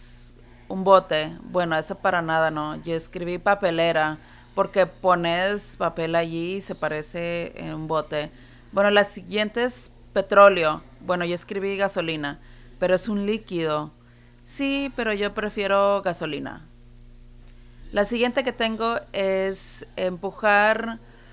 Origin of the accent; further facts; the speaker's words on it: England, United Kingdom; Spanish is a second language; No sé si ustedes se han dado cuenta, pero yo soy de Inglaterra. Este es mi quinto año aquí enseñando